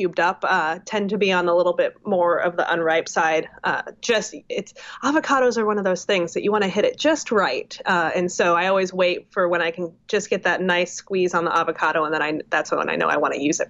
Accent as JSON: {"language": "English", "region": "Illinois", "country": "United States", "tie": "born or raised there", "moved": "as an adult", "lives_now": "California, United States", "said": "I grew up in Illinois. I lived in Illinois until I was well into my 20s. And so avocados were never in season for me. And so moving to California"}